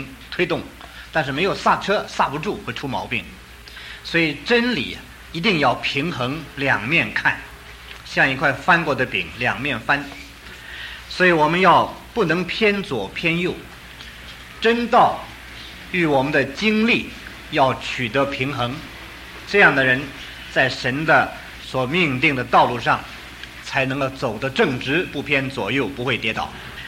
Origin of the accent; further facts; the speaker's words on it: China; 我们中国人常讲大智若愚啊